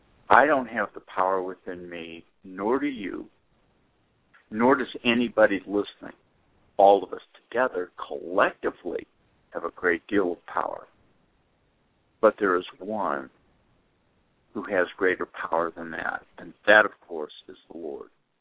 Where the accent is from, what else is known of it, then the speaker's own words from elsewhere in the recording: Boston, Massachusetts, United States; Now, it's not cold like where I grew up in Boston, like where my brother is